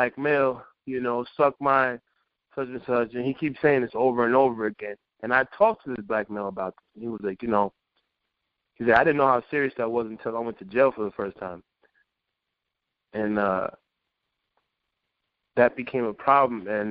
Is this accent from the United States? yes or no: yes; New York, United States; I'm from New York.